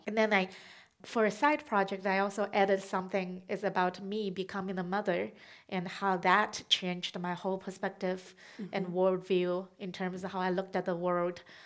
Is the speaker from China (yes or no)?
yes; China; English is a second language; now in United States; I explained a lot because I came from China, and this guy, when I first met him, he was so fascinating.